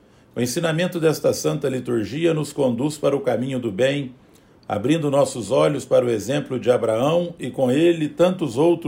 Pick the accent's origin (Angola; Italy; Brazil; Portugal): Brazil; Boa Esperança; vamos rezar uma Ave Maria por todos os habitantes de Boa Esperança, minha terra, no seu aniversário.